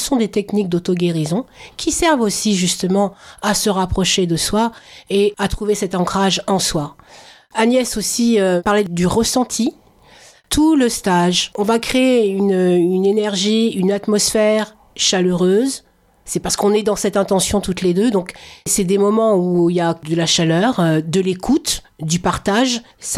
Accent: Grand Est, France; born there; Donc je suis née en Lorraine, ma famille est du Sud-Ouest

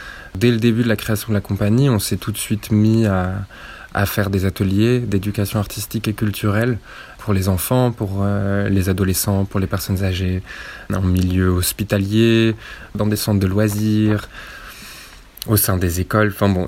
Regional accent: Touzac, Occitanie, France; Et moi, je suis né à la Source Bleue à Touzac, dans la maison. Et j'ai grandi ici, j'ai fait la majorité de ma scolarité ici.

